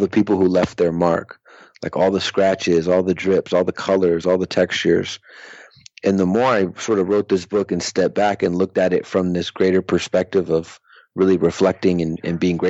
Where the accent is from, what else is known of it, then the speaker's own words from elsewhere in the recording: San Francisco, California, United States; born there; Yeah, I was born in San Francisco, and when I was studying with Larry, I was living south of Market on Folsom Street in the city at his studio.